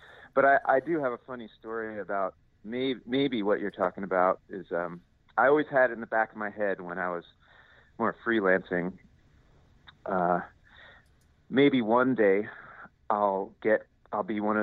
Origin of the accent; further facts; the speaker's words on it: New York, United States; I'm from New York and it just never spoke to me.